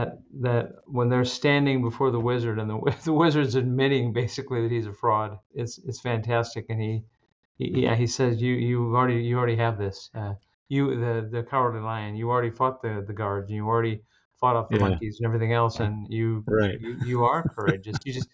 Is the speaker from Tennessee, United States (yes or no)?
no; Mitchell, South Dakota, United States; I'm from Mitchell, South Dakota.